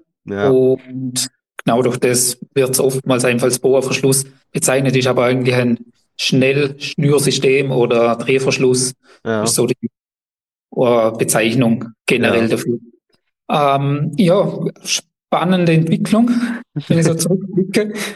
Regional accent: Vorarlberg, Austria; wir kommen aus Vorarlberg, beziehungsweise ich komme aus Vorarlberg, habe da alles gegründet, aufgebaut

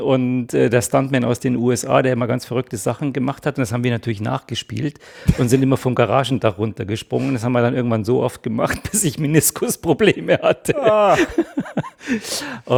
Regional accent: Ingolstadt, Bavaria, Germany; ich bin in Ingolstadt aufgewachsen und da haben wir ein bisschen auf dem Land, auch ein bisschen außerhalb von Ingolstadt gewohnt.

